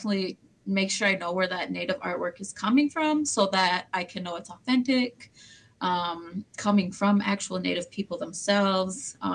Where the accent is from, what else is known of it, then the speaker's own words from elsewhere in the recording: St. Paul, Minnesota, United States; My family comes from the Turtle Mountain Band in North Dakota. And I was born and raised here in St. Paul, grew up here.